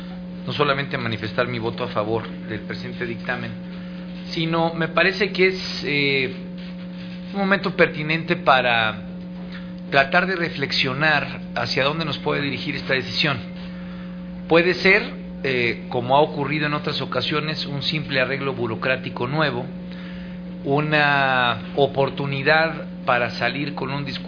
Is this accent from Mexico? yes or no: yes; Mexico; vale la pena siempre recordar quién es México y quiénes somos los mexicanos